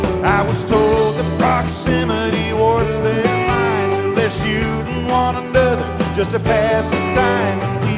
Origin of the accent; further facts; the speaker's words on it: Mississippi, United States; I grew up in Mississippi. They told me everybody in every city, specifically New York City, would kill me for no reason.